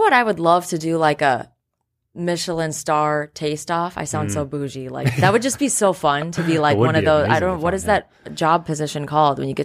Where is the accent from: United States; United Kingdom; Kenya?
United States; Minnesota; I was in Minnesota.